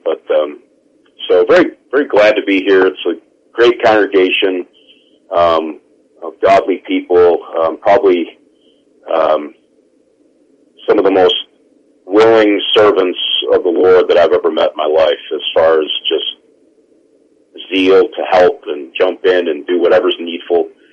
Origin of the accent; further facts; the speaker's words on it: Rochester, New York, United States; I was born and raised in Rochester, which is a city county of about 1.5 million people